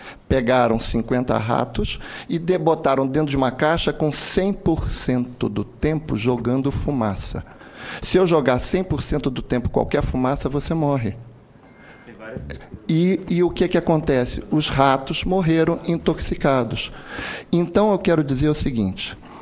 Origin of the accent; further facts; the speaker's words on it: Brazil; todos nós somos brasileiros, todos nós desejamos o melhor aos nossos filhos, todos nós queremos a melhor solução para o nosso país